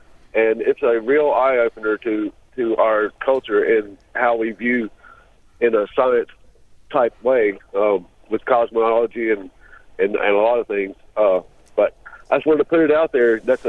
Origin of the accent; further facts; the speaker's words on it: North Carolina, United States; But I'm a Cherokee from North Carolina, and I was always interested in the subject.